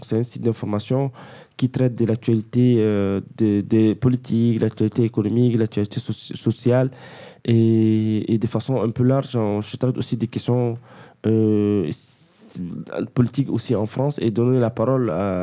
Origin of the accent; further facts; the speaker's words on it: Senegal; also born or lived in Guinea / Tunisia; Je viens du Sénégal, j'ai vécu aussi en Guinée, en Tunisie